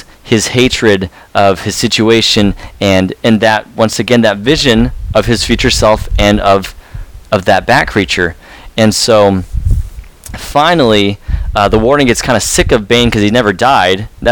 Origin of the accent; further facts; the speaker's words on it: Los Angeles, California, United States; I'm from Los Angeles. All my friends surf.